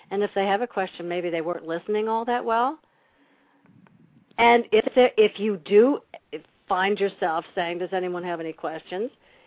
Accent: New York, United States; I grew up in Long Island, and his children, Terry and... Oh, I knew all of his children. We used to swim together out in Sands Point, where they all had a house.

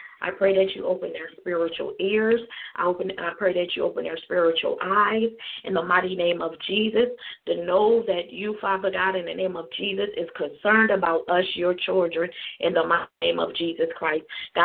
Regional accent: Chester, Pennsylvania, United States; I'm from Chester, Pennsylvania, outside of Philadelphia.

